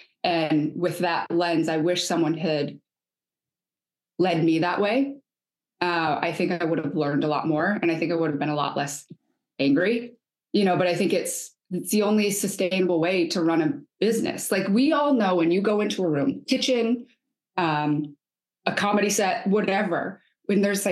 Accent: Michigan, United States; It is a combination of a lot of different things in my life, from childhood to adulthood, travels or growing up in Michigan.

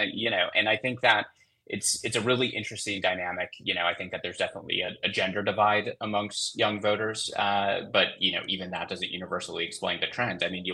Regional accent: Two Rivers, Wisconsin, United States; as part of my hometown, you know, Facebook feed, I see, you know, like the news and information page for Two Rivers

